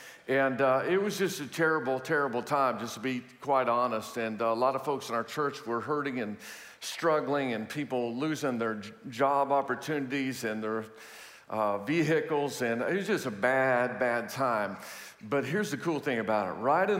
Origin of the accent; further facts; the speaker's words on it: Houston, Texas, United States; So I want to clear up the air today, because I know that when you hear I'm from Houston, there may be some negative vibes about